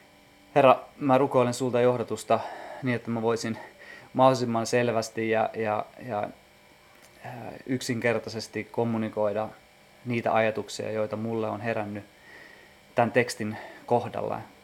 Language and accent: Finnish; Lahti, Päijät-Häme, Finland; mä oon alun perin itse Lahdesta ja tunnen Reetan. Me ollaan käyty siellä samassa seurakunnassa ja mä oon tullut itse uskoon 2007. Mä oon kristitystä perheestä